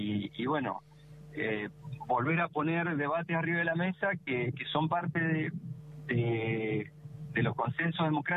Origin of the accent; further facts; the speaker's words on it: Mendoza, Argentina; Yo soy de Mendoza, pude viajar a Buenos Aires